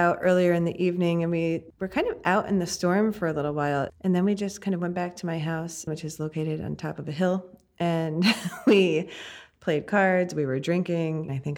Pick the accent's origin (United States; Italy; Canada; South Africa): United States; New Jersey; I'm originally from New Jersey